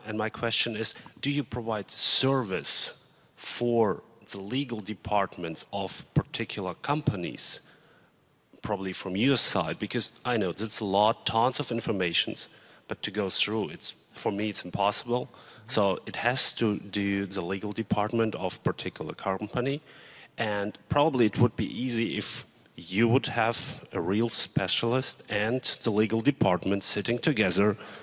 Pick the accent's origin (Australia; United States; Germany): Germany; English is a second language; I'm coming from Germany